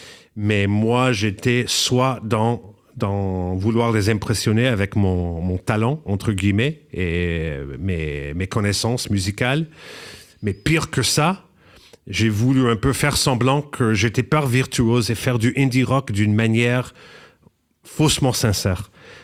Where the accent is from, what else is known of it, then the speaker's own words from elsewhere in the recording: Canada; moved away; j'ai quitté le Canada en 98, peut-être aussi pour partir, pour reprendre le force de pouvoir être moi-même. Je me suis dit, j'ai trop de connaissances, je suis trop sensible à ce que les autres pensent de moi ici. En plus, comme c'est la culture dans laquelle j'ai grandi